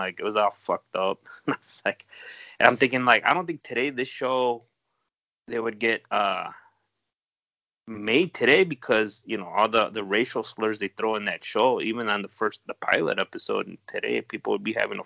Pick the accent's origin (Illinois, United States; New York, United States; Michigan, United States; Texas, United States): Illinois, United States; Chicago; you know, in this town, we're from Chicago.